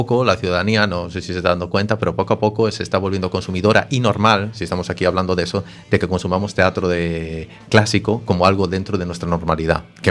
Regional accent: A Coruña, Galicia, Spain; primero soy de Monte Alto, muy cerrado, así que la playa de San Amaro para mí es mágica. Es la playa de mi niñez, donde iba de pequeño con mi familia

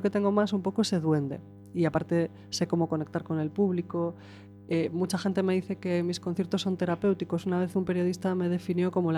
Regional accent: Arteixo, Galicia, Spain; yo soy de Meicén, de Arteixo

